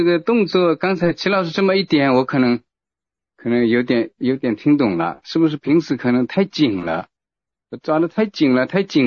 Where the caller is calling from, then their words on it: Wenzhou, Zhejiang, China; 我是温州这边的